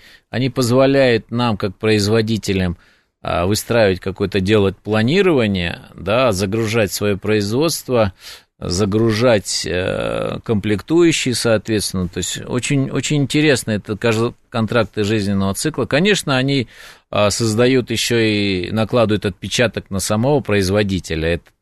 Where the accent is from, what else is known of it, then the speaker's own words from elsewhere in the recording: Uzbekistan; я сам из Узбекистана, родился в Узбекистане. И мой папа словак по национальности, а мама белорусская.